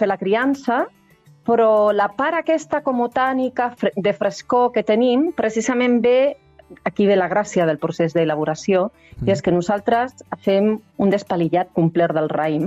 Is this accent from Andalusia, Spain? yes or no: yes; Andalusia, Spain; Jo, com que tinc reminiscències del sud, no? Soc andalusa i tinc molt, molt, molt al cap present l'olor, no?